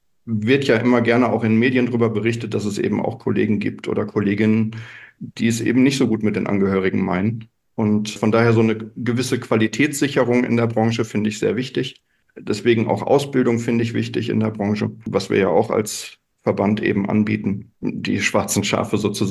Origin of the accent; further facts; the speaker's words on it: Hesse, Germany; mitten in Deutschland, mitten in Hessen, möchte ich sagen. Also spaßeshalber, wenn ich gefragt werde, wo ich herkomme, dann sage ich immer zwischen Kassel und Frankfurt in der Mitte, wo nichts ist, da komme ich her.